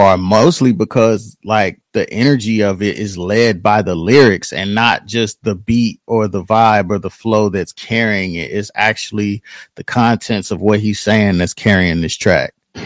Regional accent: Virginia, United States; moved away as an adult; also born or lived in Wichita, Kansas; now in Austin, United States; But I'm from Virginia, by way of Wichita, Kansas. I was born in Wichita, Kansas. Been in Virginia. Like, I grew up in Virginia since the age of like 13. And currently I'm right here in Austin, Texas.

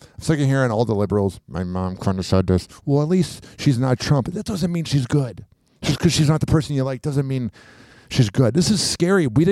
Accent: United States; I'm from America. I don't get it.

